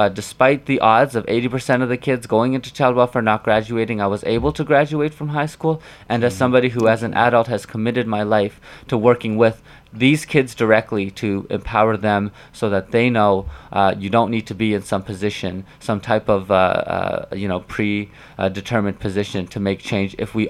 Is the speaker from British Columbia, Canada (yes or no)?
no; Shamattawa, Manitoba, Canada; I'm originally from Shamattawa, and when I was born, I was put into the child welfare system